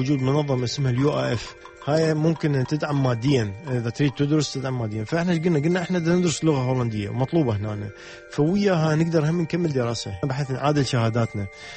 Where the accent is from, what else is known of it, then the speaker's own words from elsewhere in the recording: Baghdad, Baghdad Governorate, Iraq; moved away as an adult; also born or lived in Kurdistan; now in Netherlands; احنا بغداد كبرنا بها، يعني هي مدينتي بغداد، اشتا اشتغلت بها وكذا تعبت بها تخرجت بها فعفتها هاي أول هروب زين جيت لكردستان أنا كردي